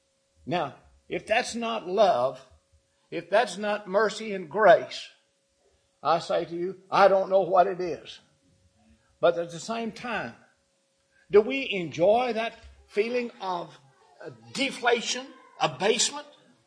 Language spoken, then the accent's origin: English; Texas, United States; now in Oklahoma, United States; Now, here in Oklahoma, and I'm from West Texas, I can tell you 3.5 years of drought is pretty tough.